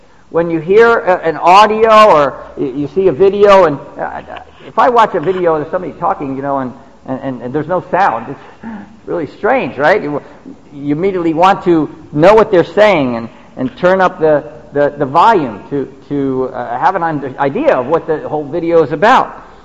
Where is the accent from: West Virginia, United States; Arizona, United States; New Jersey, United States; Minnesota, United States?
New Jersey, United States; And if we think about missionaries like us, foreign missionaries to a different country, I grew up in New Jersey.